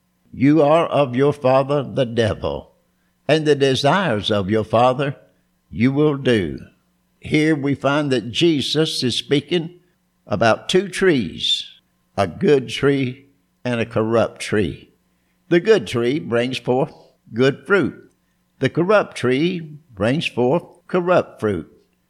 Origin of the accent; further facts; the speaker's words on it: Bristol, Virginia, United States; from my hometown of Bristol, Virginia.